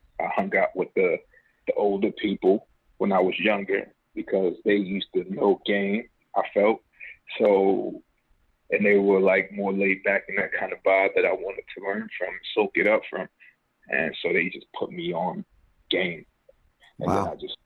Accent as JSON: {"language": "English", "town": "New York City", "region": "New York", "country": "United States", "said": "Man, you know, I'm being from the South Bronx"}